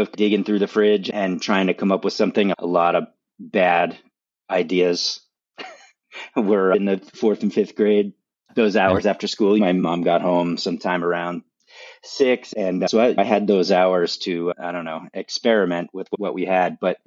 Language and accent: English; East Coast, United States; I loved growing up on the East Coast, really. I get asked this question a lot to compare East and West, right?